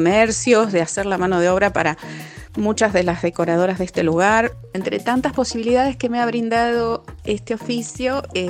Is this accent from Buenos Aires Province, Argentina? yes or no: yes; Rivera, Buenos Aires Province, Argentina; born there; now in Viedma, Argentina; tengo 54 años y soy modista. Nací en Rivera, provincia de Buenos Aires, pero vivo en Viedma hace más de 20 años.